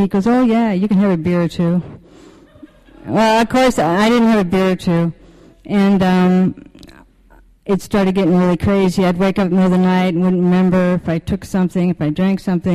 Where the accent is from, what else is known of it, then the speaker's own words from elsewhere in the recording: Oregon, United States; I'm originally from Oregon, from a small town in Oregon.